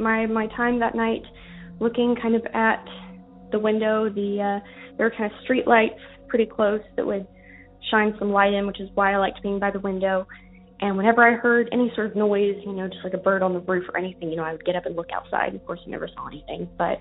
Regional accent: Tennessee, United States; I'm from Tennessee.

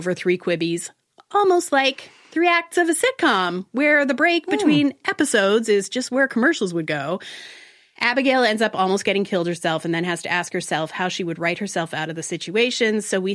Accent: Canada; moved away; I am Canadian. There were Canadian jokes I didn't get because I haven't lived there for so long.

